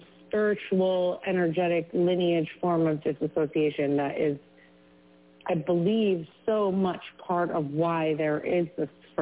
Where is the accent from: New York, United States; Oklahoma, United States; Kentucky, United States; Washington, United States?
New York, United States; Manhattan; I was born and raised in Manhattan. My father is from Ethiopia. My mom is British Isles background and settler colonialist family.